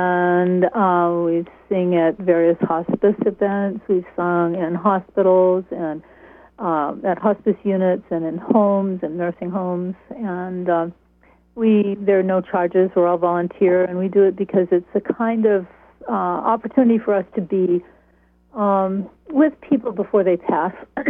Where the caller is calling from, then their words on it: Liberty, United States; from Liberty.